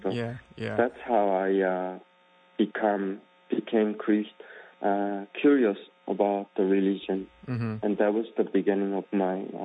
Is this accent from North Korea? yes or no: yes; North Korea; now in China; growing up in North Korea, especially after I became an old homeless